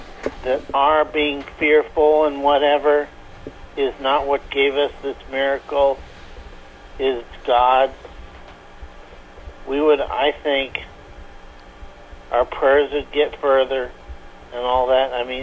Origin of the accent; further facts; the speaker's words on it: Orange, California, United States; from Orange, California.